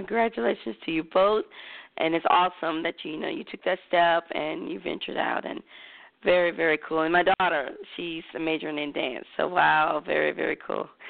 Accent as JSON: {"language": "English", "town": "Winston-Salem", "region": "North Carolina", "country": "United States", "tie": "born or raised there", "lives_now": "Fort Worth, United States", "said": "I'm from North Carolina originally, Winston-Salem. Born and bred, yes. And I'm in Fort Worth right there in Dallas."}